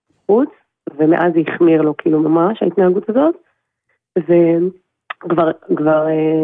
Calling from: Nahariya, Northern District, Israel; אני מדברת מנהריה, זה חשוב פשוט

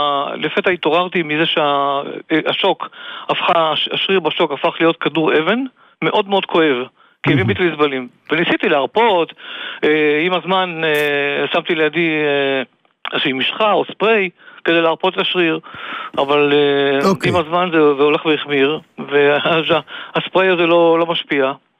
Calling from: Tel Aviv, Tel Aviv District, Israel; מתל אביב.

